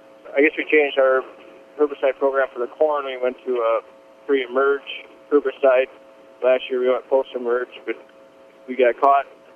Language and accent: English; West Union, Iowa, United States; We're from West Union, Iowa, which is northeast Iowa. My dad and I farm together in our family farm.